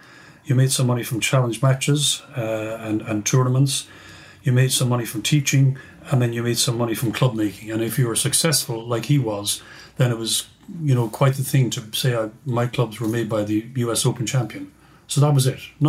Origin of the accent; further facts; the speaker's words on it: Ireland; accent: Irish; Maybe my Irish accent is hard.